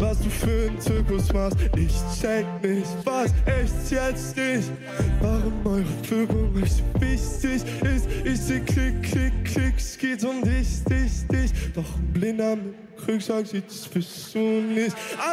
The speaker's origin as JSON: {"language": "German", "region": "Hamburg", "country": "Germany", "tie": "born or raised there", "also_born_or_lived": "Berlin"}